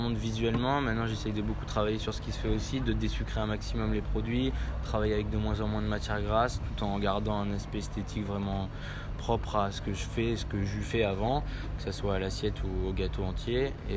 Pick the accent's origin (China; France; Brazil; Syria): France; Bordeaux, Nouvelle-Aquitaine; also born or lived in Berlin, Germany; J'ai été formé au lycée hôtelier de Talence, vu que je suis de Bordeaux à la base.